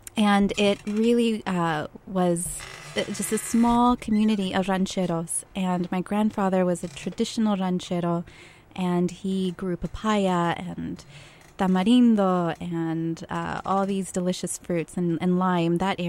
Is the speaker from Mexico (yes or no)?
yes; Mexico; English is a second language; moved into a house. And the other Mexican family lived in a trailer. And when we started school, I didn't speak any English.